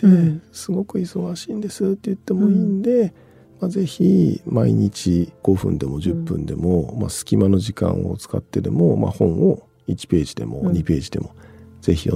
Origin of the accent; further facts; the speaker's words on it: Saitama, Japan; 私が埼玉生まれで埼玉育ちで今も埼玉に住んでるから